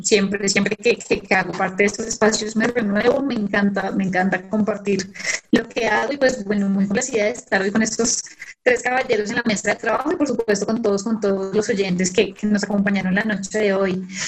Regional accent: Bogotá, Colombia; yo soy bogotana y me encanta trabajar en mi ciudad

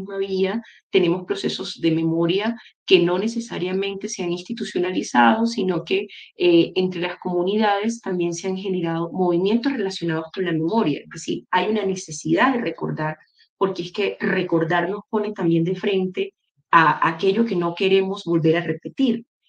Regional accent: Colombia; cómo nos relacionamos como colombianos

